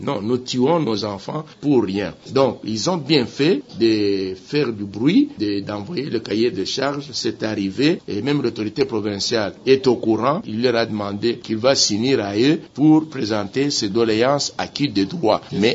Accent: Maniema, DR Congo; vous rappelez ici chez nous au Maniema

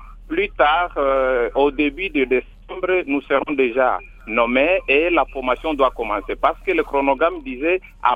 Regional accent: Lubumbashi, Haut-Katanga, DR Congo; now in Kinshasa, DR Congo; je suis présentement à Kinshasa, je suis venu de Lubumbashi.

